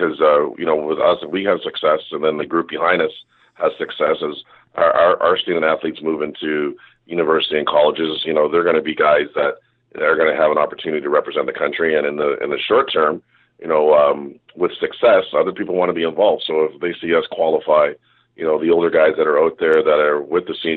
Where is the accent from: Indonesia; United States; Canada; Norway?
Canada; I being a Canadian, I've seen it happen.